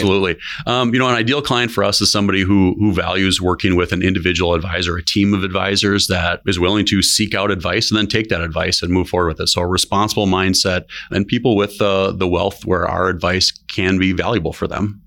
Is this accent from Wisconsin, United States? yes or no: yes; Adams Friendship, Wisconsin, United States; My partner Katie and I are actually both small town Wisconsin kids. I was born and raised in Adams Friendship, and she was from Stratford, you know, just down the road.